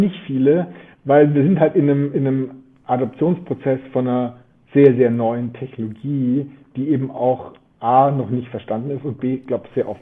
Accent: Germany; wir als Deutsche haben ja die Hälfte unseres Goldes in New York liegen

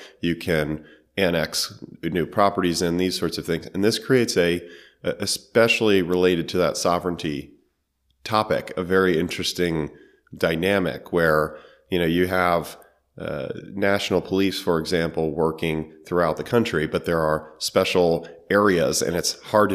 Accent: United States; in particular my home country of the United States, has intervened in a lot of foreign countries.

